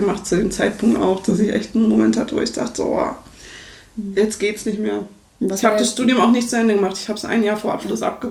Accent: Berlin, Germany; Ich komme aus Berlin ursprünglich.

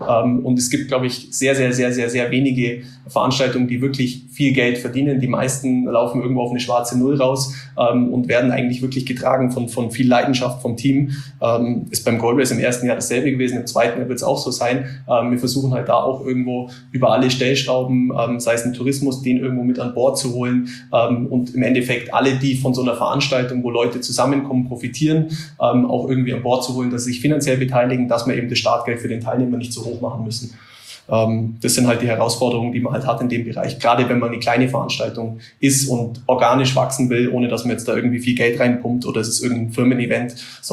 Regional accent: Bavaria, Germany; gerade bei uns im Allgäu

